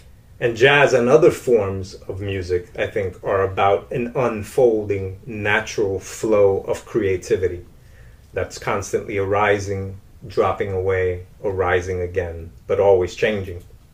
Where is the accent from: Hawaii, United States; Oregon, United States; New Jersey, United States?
New Jersey, United States; Camden; I grew up in Camden, New Jersey, and I certainly did not grow up around jazz